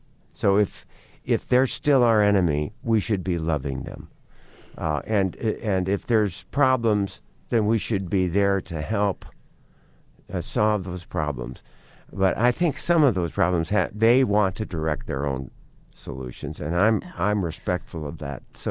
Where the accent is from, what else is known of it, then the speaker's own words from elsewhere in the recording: South Dakota, United States; I can remember growing up in South Dakota and that question came up about the Black Hills.